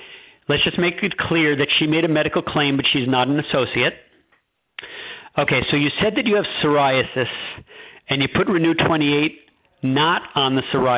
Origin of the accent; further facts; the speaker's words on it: New York, United States; I actually, I'm from New York, and I'm pretty obnoxious.